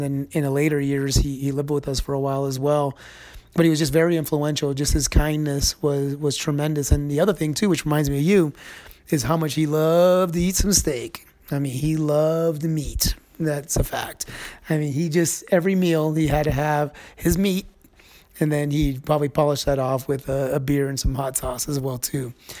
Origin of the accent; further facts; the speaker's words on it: Panama; So I grew up in Panama, which is in Central America, where the Panama Canal is.